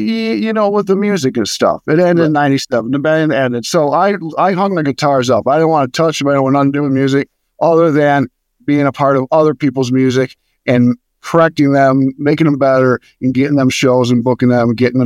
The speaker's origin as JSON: {"language": "English", "town": "Grand Rapids", "region": "Michigan", "country": "United States", "tie": "born or raised there", "also_born_or_lived": "Poconos, Pennsylvania / Los Angeles, California", "said": "I'm in Grand Rapids, Michigan."}